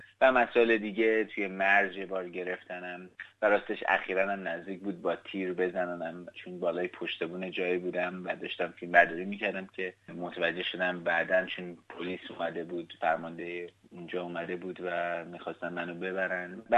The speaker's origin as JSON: {"language": "Persian", "country": "Iran", "tie": "born or raised there", "said": "من خب زمان جنگ توی ایران بزرگ شدم و بودم"}